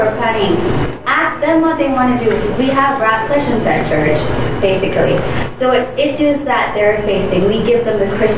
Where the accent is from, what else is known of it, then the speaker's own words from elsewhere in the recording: Jamaica; I'm from Jamaica, so I remember our youth program in Jamaica.